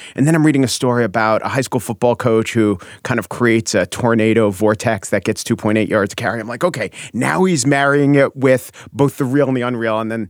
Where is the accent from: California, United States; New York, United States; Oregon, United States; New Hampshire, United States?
New York, United States; New York City; As a New Yorker